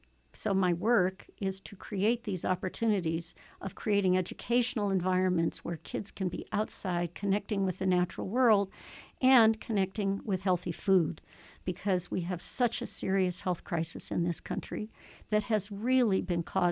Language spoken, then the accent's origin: English; Aspen, Colorado, United States; I had that as a little child growing up in Aspen in my early childhood when there were only 800 people and nature was everywhere around us.